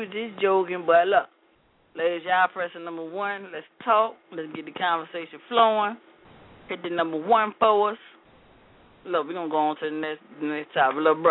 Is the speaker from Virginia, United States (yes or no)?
yes; Virginia, United States; Next, we're going to go to my hometown. Uh-oh. Area code 804-397.